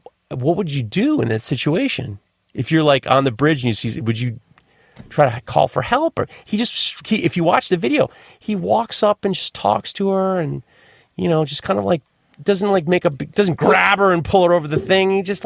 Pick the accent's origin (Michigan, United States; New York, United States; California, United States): New York, United States; I'm from New York.